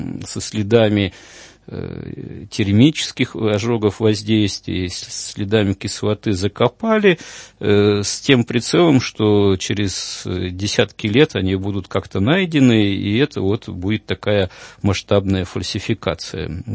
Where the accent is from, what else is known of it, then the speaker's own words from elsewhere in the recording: Yekaterinburg, Sverdlovsk Oblast, Russia; И вообще я родом тоже из Екатеринбурга бывшего, Свердловского. Свердловская, я еще даже Ипатьевский дом помню, поскольку мы жили там недалеко, в центре города одно время, вот, еще до его сноса.